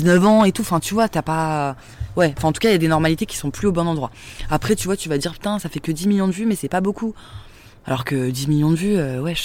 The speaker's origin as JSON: {"language": "French", "town": "Saint-Denis", "region": "Île-de-France", "country": "France", "tie": "born or raised there", "said": "on a grandi à Saint-Denis et tout, donc on avait quand même on n'est pas du tout né avec une cuillère en argent dans la bouche"}